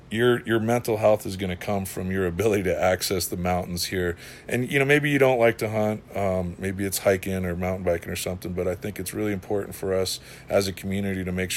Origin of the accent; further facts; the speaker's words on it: Taos, New Mexico, United States; But when I think of Taos as home, I mean, I feel really lucky that I was born here.